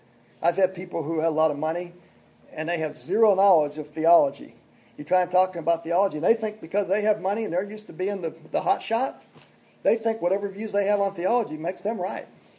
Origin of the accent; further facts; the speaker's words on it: Arizona, United States; I had an experience when I grew up in Arizona, and we moved to Conway, kind of a small community.